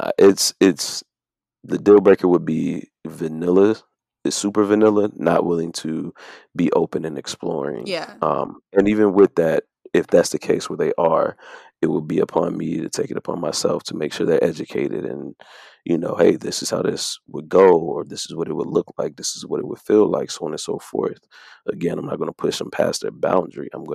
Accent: the South, United States; whereas myself, being born and raised in the South, I might have a different outlook on things than AJ, who's in Canada.

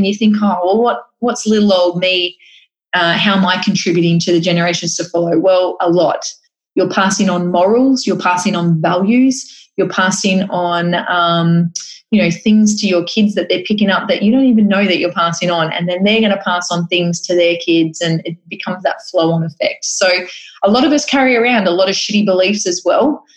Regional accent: Cootamundra, New South Wales, Australia; also born or lived in Penrith / Moolamee / Canberra / Brisbane; I was born in Penrith in Sydney. I've lived in places like, Moolamee, which is out in the sticks, like 400 people. Lived in Canberra, Brisbane, Gold Coast, Wagga Wagga, Albury, Cootamundra.

